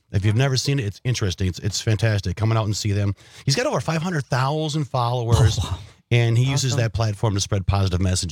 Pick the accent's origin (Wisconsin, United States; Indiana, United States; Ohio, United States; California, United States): Wisconsin, United States; Wild Rose; And I'm hoping that I'm challenging and calling out my friends from where I grew up in Wild Rose.